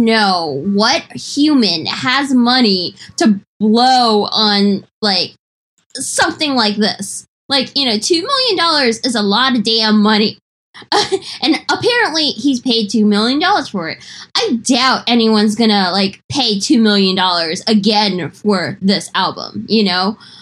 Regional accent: Staten Island, New York, United States; So I'm from Staten Island. I like used to hang out in like … like hood.

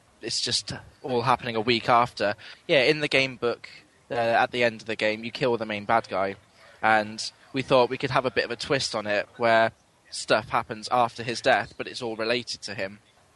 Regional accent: Cheltenham, South West England, United Kingdom; from Cheltenham.

